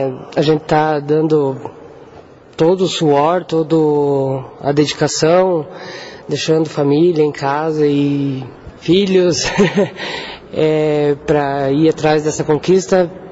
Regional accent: Campos Novos, Santa Catarina, Brazil; Eu sou de Campos Novos.

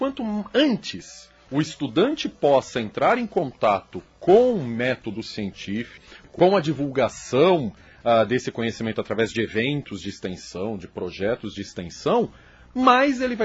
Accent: São Paulo, Brazil; now in União da Vitória, Brazil; querer continuar pesquisando São Paulo, que é de onde eu vim.

